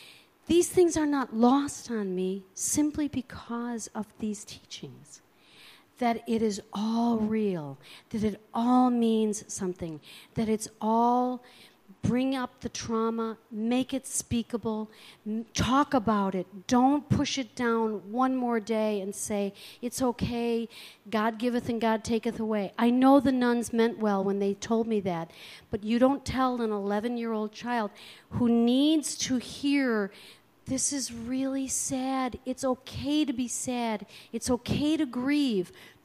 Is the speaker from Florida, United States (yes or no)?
no; Crystal Lake, Illinois, United States; I went to my first Unity service at a church in my hometown, Crystal Lake, in 1979.